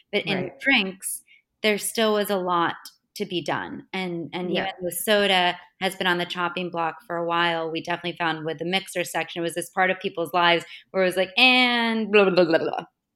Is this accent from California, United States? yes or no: no; Florida, United States; also born or lived in Boston; so I grew up in Florida and in Boston.